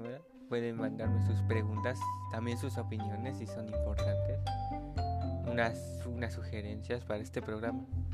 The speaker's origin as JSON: {"language": "Spanish", "town": "Orizaba", "region": "Veracruz", "country": "Mexico", "said": "de Orizaba. De Orizaba, nuestro querido pueblo mágico."}